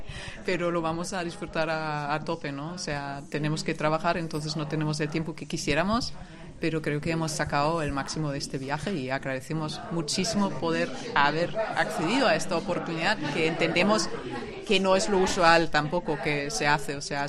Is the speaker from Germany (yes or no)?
yes; Germany; Spanish is a second language; now in Spain; porque en mi infancia existía esto en Alemania y ya no existe en Alemania